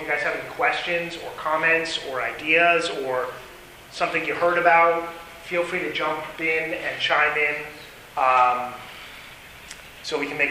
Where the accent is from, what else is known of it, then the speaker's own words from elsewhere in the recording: Falls Church, Virginia, United States; I'm from Falls Church, Virginia, right outside of Washington, D.C.